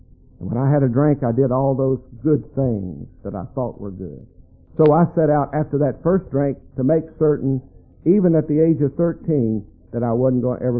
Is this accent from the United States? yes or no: yes; Kannapolis, North Carolina, United States; I just went to work in the mill like everybody else in my hometown and worked there for a number of years.